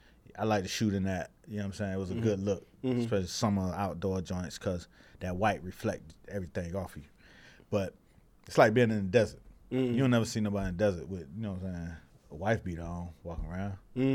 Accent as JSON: {"language": "English", "town": "Miami", "region": "Florida", "country": "United States", "tie": "born or raised there", "said": "I'm from Miami."}